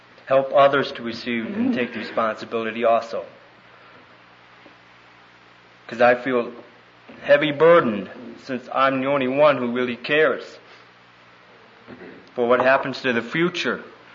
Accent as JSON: {"language": "English", "town": "Torrington", "region": "Connecticut", "country": "United States", "said": "I'm from Connecticut in Winston, Torrington. You may not have heard of it. Torrington."}